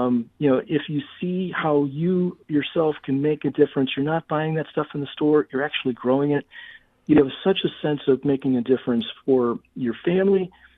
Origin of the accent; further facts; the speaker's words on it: St. Louis, Missouri, United States; I remember growing up in St. Louis, my dad, you know, grandpa had the farm, but dad went to Produce Row every day.